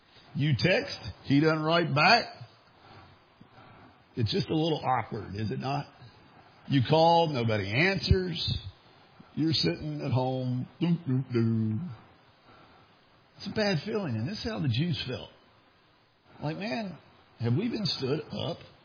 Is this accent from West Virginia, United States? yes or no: yes; Montgomery, West Virginia, United States; now in Huntington, United States; You've heard, I grew up in Montgomery, West Virginia. We had the Montgomery Herald.